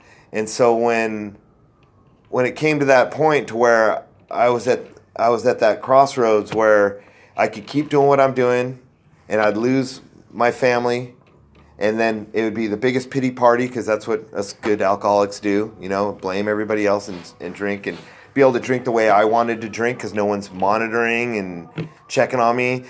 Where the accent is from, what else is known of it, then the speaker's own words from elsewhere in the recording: San Jose, California, United States; So, yeah, I grew up in San Jose, California.